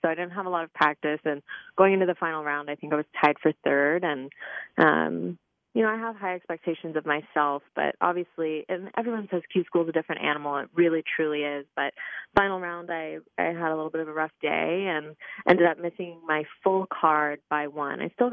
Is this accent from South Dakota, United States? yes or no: no; Ohio, United States; also born or lived in Florida; I moved back to my home state of Ohio from Florida, where I was living